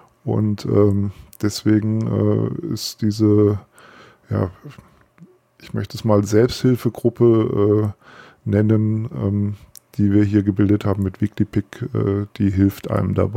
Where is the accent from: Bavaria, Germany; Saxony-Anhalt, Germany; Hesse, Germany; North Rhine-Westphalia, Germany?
Hesse, Germany; born there; now in Dieburg, Germany; ich wohne in Dieburg, geboren wurde ich allerdings in Nordhessen, aber das führt dann jetzt zu weit. Bin reichlich 50 Jahre alt